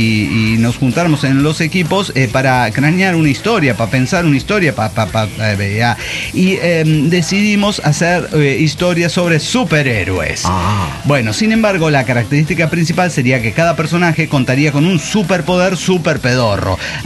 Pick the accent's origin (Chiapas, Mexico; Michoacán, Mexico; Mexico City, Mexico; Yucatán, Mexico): Mexico City, Mexico; del DF mexicano.